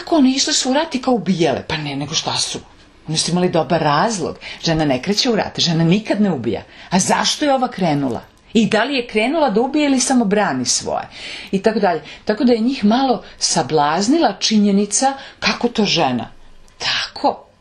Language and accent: Serbian; Serbia; To stradanje ja prosto sam imala kao Srpkinja dužnost da prenesem mojim sugrađanima, prijateljima u dalekoj Švedskoj.